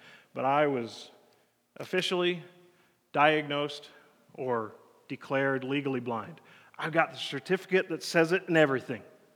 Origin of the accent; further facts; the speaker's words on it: Draper, Utah, United States; In 1985, I was 10 years old, and I was excited because growing up in Draper, when Draper was a small town